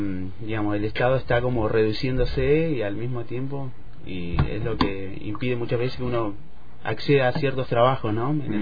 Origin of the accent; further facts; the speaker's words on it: General Roca, Río Negro, Argentina; De acá, de General Roca.